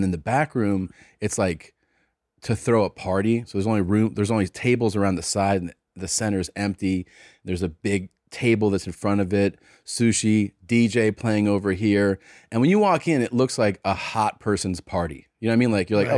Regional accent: Cincinnati, Ohio, United States; So they know I'm from Cincinnati

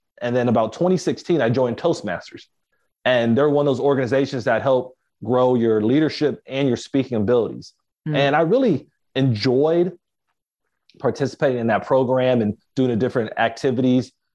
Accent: Miami, Florida, United States; I was actually born and raised in Miami, Florida. And then when I turned 16, graduated from high school, I actually traveled up north to Tallahassee, Florida, to attend Florida State University.

